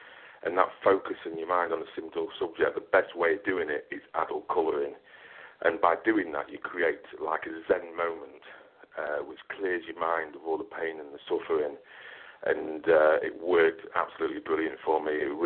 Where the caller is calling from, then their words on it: England, United Kingdom; Yeah, I'm calling from England, yeah.